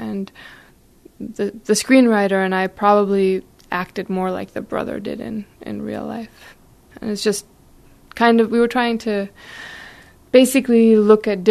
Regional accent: San Antonio, Texas, United States; I did, yeah. I mean, I went to Clark High School and I finished there

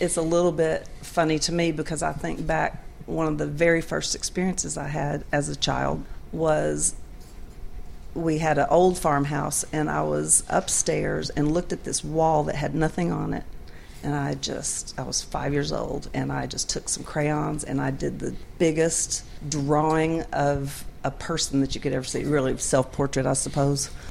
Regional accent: Illinois, United States; also born or lived in Kentucky; now in Leiper's Fork, United States; Well, we moved here from Kentucky. I was raised in southern Illinois, but lived all over Kentucky. And then we've been here for 28 years.

